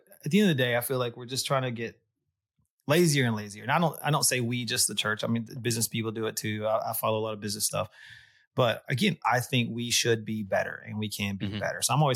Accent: Dallas, Texas, United States; I'm originally from Texas. I'm currently sitting in Texas right now, north of Austin, where we live now. But my wife's from Texas too. We're both from the Dallas area.

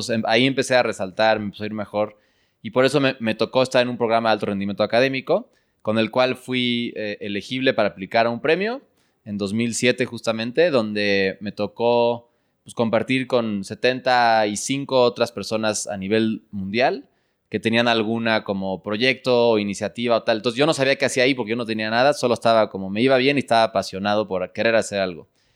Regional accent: Mexico City, Mexico; crecí en la Ciudad de México. Crecí en un colegio privado y un poco rodeado de mucha gente igual y muy parecida

